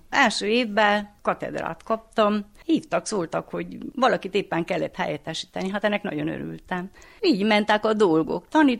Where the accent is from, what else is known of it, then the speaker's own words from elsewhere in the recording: Zágon, Covasna, Romania; also born or lived in Nagyborosnyó; Zágonba élek, már nagyon rég Nagyborosnyón születtem, gyerekkorom egy részét Nagyborosnyón az anyai nagyszülőkkel is töltöttem